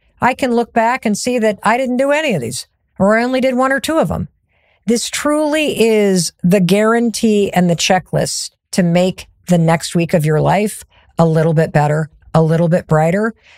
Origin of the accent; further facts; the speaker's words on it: Midwest, United States; I can't say that word. I'm from the Midwest.